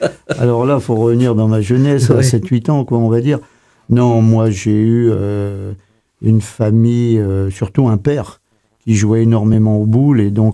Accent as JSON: {"language": "French", "town": "Montluçon", "region": "Auvergne-Rhône-Alpes", "country": "France", "said": "je suis de Montluçon"}